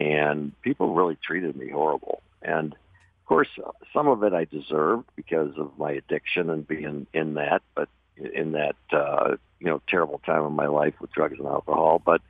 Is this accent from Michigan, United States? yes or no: yes; Michigan, United States; You know, I grew up in Michigan, pretty normal family